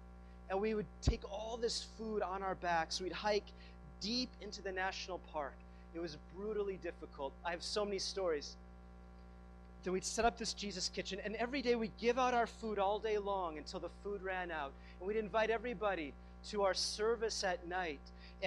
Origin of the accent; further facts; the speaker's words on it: Minneapolis, Minnesota, United States; I grew up in the Minneapolis area.